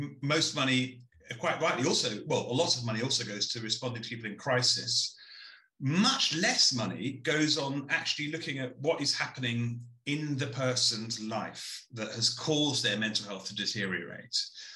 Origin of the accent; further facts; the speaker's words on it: Barnet, London, United Kingdom; also born or lived in Enfield / Edmonton; I was born in Enfield, raised in Edmonton between the ages of 0 to 6, and then grew up for the rest of my life in Barnet.